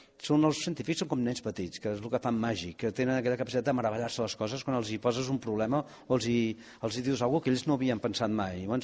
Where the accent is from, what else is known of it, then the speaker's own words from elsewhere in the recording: Catalonia, Spain; now in New York, United States; Jo soc més català que ningú